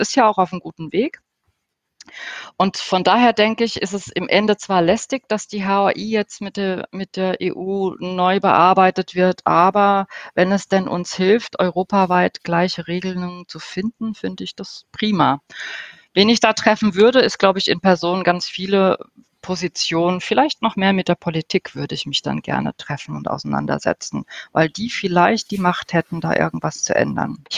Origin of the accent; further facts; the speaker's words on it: Germany; dass wenn man sagt, ich komme aus Deutschland, dann kommt vielleicht noch Adolf Hitler, interessanterweise.